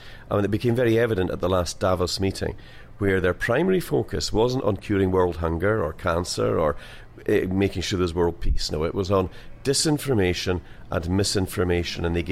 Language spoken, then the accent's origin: English; Scotland, United Kingdom; And I'm a Scottish Highlander, but, I am British as well.